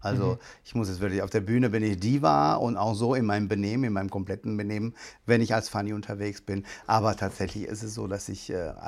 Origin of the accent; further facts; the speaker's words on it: Karlsruhe, Baden-Württemberg, Germany; also born or lived in France; Ja, klar, weil aus Frankreich, also gebürtig aus Frankreich. Ich bin zwar in Karlsruhe aufgewachsen, aber da war ich 6 Jahre alt, als wir nach Karlsruhe gekommen sind.